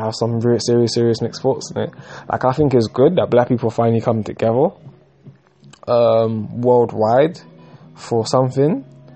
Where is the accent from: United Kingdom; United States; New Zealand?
United Kingdom; England; Like, I live in England, and throughout my whole life I've been reminded by multiple white people that I am not English or British. I am black. You see what I'm saying? So they don't even, I was born here